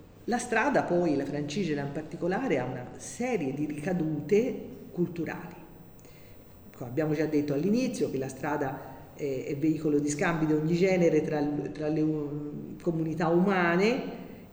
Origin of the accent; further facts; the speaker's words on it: Siena, Tuscany, Italy; tendo a fare qualche esempio senese perché io sono senese